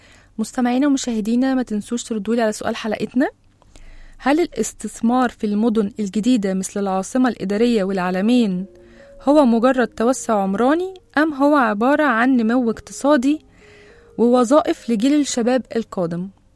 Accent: Egypt; أكترية الطيارات والرحلات كانوا بينزلوا عندنا في مصر.

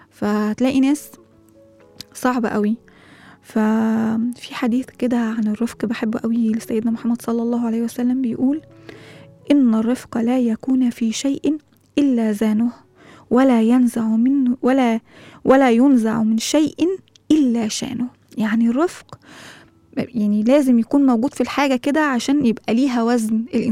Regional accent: Egypt; وهو جاي كمان ممكن بلغتنا كده كمصريين مستكتر عليك مكانتك

